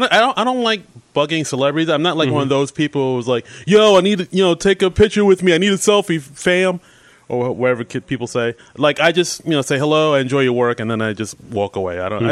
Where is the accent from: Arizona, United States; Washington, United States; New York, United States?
New York, United States; Queens; because they're from Queens, I'm from Queens. They actually grew up at, like, the town over from where I grew up.